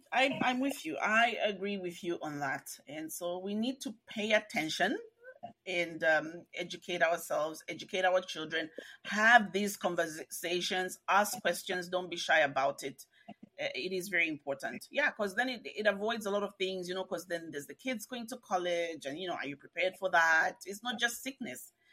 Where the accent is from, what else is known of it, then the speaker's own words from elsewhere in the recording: Copperbelt, Zambia; I grew up on the Copper Belt.